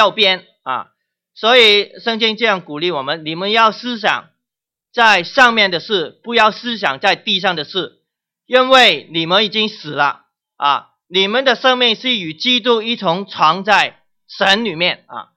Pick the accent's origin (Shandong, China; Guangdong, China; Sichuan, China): Guangdong, China; accent: Cantonese-accented Mandarin; Chinese is a second language; 我是从广东部那边来的，所以我的国语都是广东国语